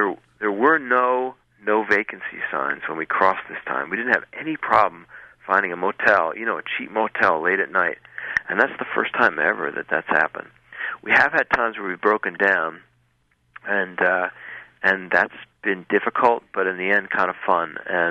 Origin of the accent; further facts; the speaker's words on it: Queens, New York, United States; also born or lived in New Jersey / Manhattan; being from New York City and growing up in Queens and New Jersey, I always thought that the West was Eastern Pennsylvania. So that's my one advantage, being born on the island of Manhattan.